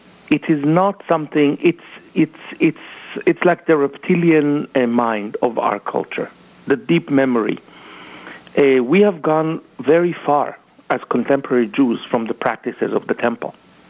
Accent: Jerusalem, Jerusalem District, Israel; when growing up in Jerusalem

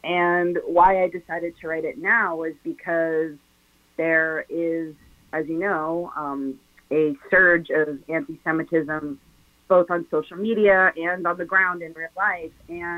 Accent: Boston, Massachusetts, United States; it wasn't that hard because I grew up in Boston.

